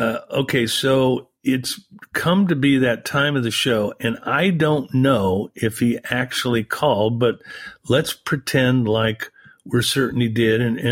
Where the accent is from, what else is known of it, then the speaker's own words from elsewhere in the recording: Massachusetts, United States; I'm from Massachusetts.